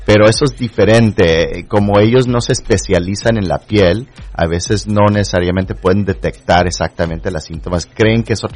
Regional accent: Texas, United States; also born or lived in Indiana / Florida; Soy de Texas, originalmente, el sur de Texas. Y luego estudié en la Universidad de Notre Dame en Indiana, y luego hice escuela de medicina en Texas otra vez, y luego hice todas las residencias en la Florida.

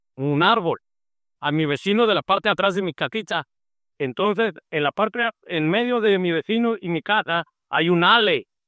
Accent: Mexico; Primero, soy mexicano y los políticos allá dicen lo que acaba de decir este hombre.

